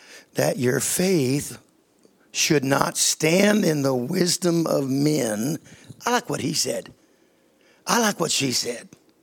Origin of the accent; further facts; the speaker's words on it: Yakima, Washington, United States; I grew up in Yakima. There was no rain.